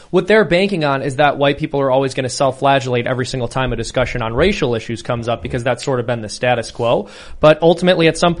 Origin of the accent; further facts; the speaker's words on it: Ireland; I'm Irish.